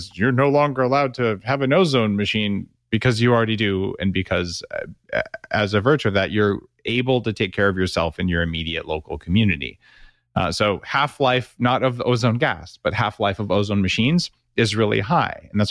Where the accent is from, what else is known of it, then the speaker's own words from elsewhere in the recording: New Mexico, United States; Now, I grew up in New Mexico. My parents had a share in a gold mine.